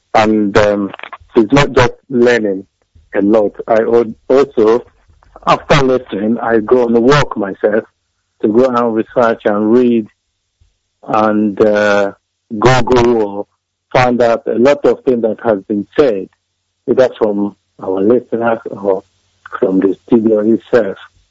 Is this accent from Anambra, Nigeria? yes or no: yes; Nimo, Anambra, Nigeria; now in Surrey, United Kingdom; Yes, and I come from Nimo in Njikoka, Biafra land.